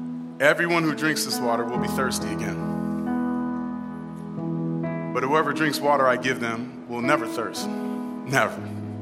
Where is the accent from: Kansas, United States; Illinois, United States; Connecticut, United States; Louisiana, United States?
Connecticut, United States; But I'm from Connecticut originally.